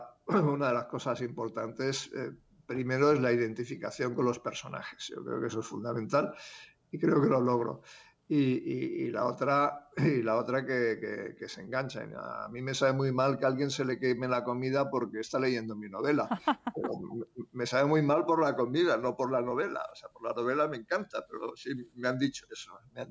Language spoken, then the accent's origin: Spanish; Barcelona, Catalonia, Spain; now in Madrid, Spain; Sí, aunque ahora resido en Madrid. Yo nací en Barcelona y mi infancia la pasé en un barrio que en esa época era bastante conflictivo, ahora aún lo es, que es el Raval.